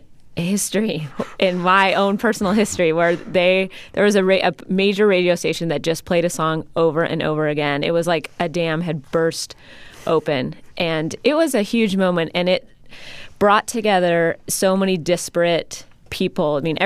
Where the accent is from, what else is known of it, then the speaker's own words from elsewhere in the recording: Seattle, Washington, United States; I grew up in Seattle, so … was a band that I had seen before they became huge.